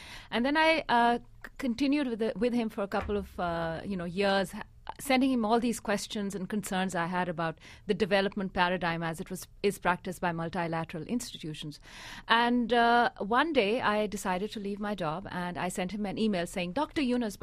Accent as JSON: {"language": "English", "country": "Pakistan", "said": "I am from Pakistan, very much so."}